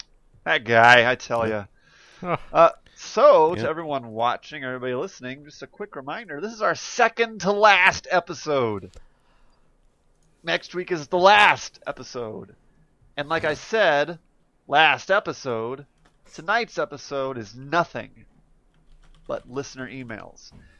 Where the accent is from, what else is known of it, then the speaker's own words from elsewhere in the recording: Canada; I'm Canadian